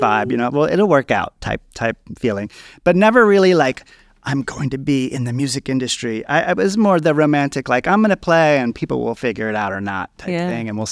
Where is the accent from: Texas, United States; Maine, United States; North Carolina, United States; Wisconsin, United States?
North Carolina, United States; also born or lived in New York; So I was born in New York, like you said, but I was raised in North Carolina.